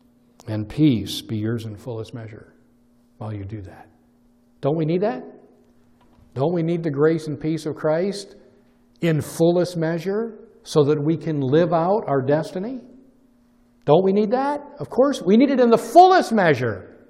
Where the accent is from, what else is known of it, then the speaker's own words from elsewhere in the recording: the South, United States; I'm from the South, so I can say it that.